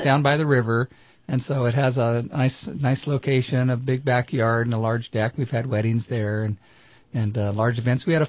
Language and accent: English; Redding, California, United States; We all grew up, born and raised here in Reading, went to Enterprise High School